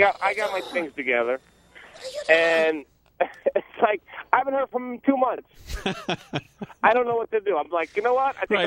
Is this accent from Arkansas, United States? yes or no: no; Kent, Ohio, United States; I'm from the Cleveland area.